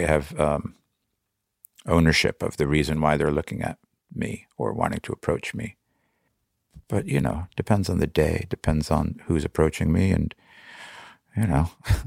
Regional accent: New Jersey, United States; now in New York City, United States; I grew up in New Jersey, and that's exactly why I moved here.

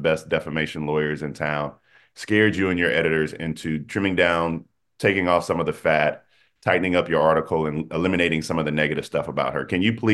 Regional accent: Denmark, South Carolina, United States; I'm from Denmark, South Carolina.

